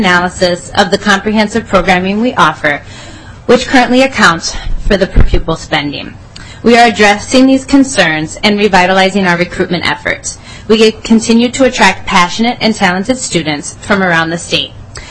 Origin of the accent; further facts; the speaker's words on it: Northfield, Minnesota, United States; I am the new principal for the Purpich Arts High School, and I'm from Northfield, Minnesota.